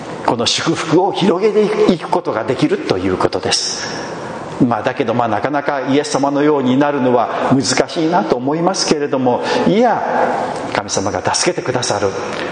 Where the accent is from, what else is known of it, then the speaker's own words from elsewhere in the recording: Shimane, Japan; now in Osaka, Japan; 私も 島根県から離れてですね、この遠いあの外国の地にですね、大阪にやってきて